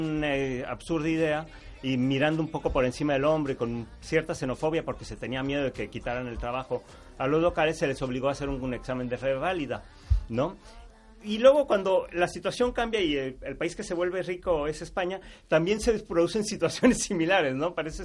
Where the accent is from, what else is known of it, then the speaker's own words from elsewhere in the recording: Mexico; su epicentro, su fiel de la balanza en el 2 de octubre del 68, que es la matanza de estudiantes en mi país